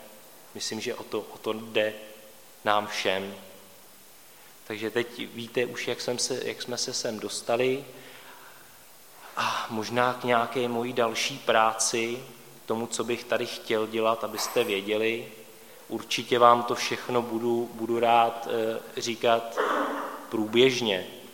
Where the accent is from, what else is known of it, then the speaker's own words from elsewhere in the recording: Dobruška, Hradec Králové Region, Czechia; Oba jsme z nevěřících rodin, z východních Čech, Adélka z Nového Města nad Metují, já jsem z Dobrušky